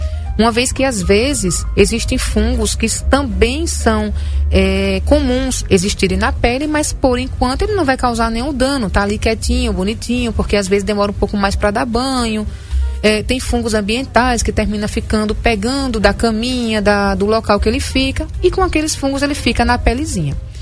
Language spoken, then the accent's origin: Portuguese; Pão de Açúcar, Alagoas, Brazil; E sou ribeirinha, sou do Pão de Açúcar, né?